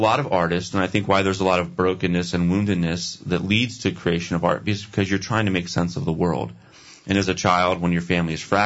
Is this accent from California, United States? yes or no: no; Ohio, United States; Or I grew up in Tuscarawas. Tuscarawas County. Gorgeous. It's a beautiful, beautiful place.